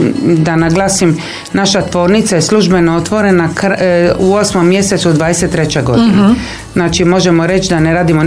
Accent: Split, Split-Dalmatia County, Croatia; now in Otočac, Croatia; I mi smo se preselili, mi smo iz Splita se preselili u Otočac.

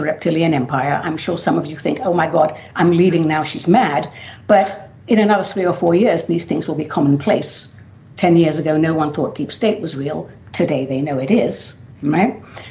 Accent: England, United Kingdom; also born or lived in Cyprus; And I was a babe in arms. I was born in Cyprus. We went to England

